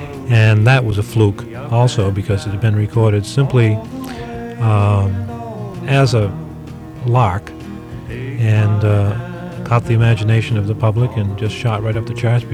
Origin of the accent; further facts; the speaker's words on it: North Conway, New Hampshire, United States; Well, we grew up in North Conway, New Hampshire, attended the local schools, including Kennett High School in Conway.